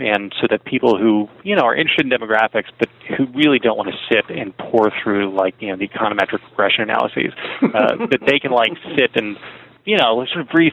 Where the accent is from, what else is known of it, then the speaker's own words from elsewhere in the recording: Morristown, New Jersey, United States; I am a South Jersey boy, born and bred. I grew up in Morristown, New Jersey.